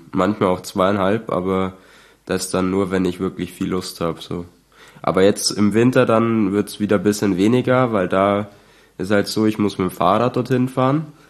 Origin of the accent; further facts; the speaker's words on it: Lorenzreuth, Bavaria, Germany; Ich komme auch aus MAG, genauer gesagt aus Lorenzreuth, gehe in MAG ins Gym.